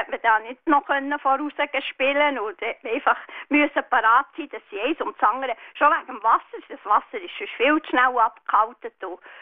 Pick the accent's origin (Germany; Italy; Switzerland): Switzerland; Bern; Wir sind auf dem Stadthalter gut in Bümplitz aufgewachsen und das war sehr, sehr grosszügig.